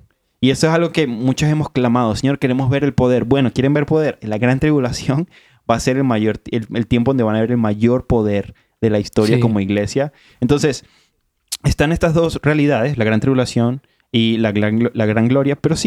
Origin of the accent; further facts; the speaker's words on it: Venezuela; Tú como mexicano vas a sentirte como que, pero ¿qué hace este venezolano diciéndome esto?